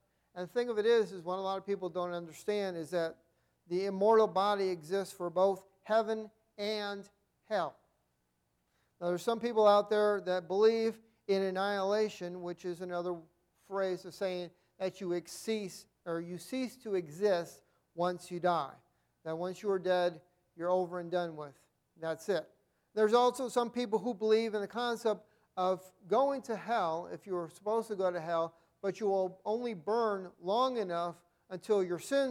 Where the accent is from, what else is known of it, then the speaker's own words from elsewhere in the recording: Ohio, United States; Back in January of this year, I had the opportunity to travel back to my hometown in Ohio to see my father.